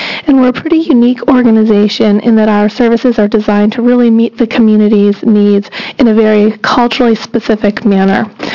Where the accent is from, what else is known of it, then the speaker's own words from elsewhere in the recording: Alaska, United States; which we have about 3,000 enrolled members that live in the state of Oregon, even though we are originally from Southeast Alaska.